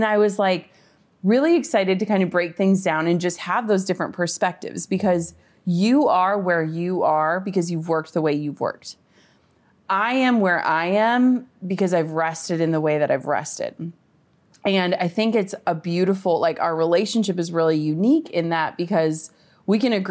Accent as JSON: {"language": "English", "region": "Minnesota", "country": "United States", "said": "I'm from Minnesota, like small town. So like traffic for us is like when the stoplight is red."}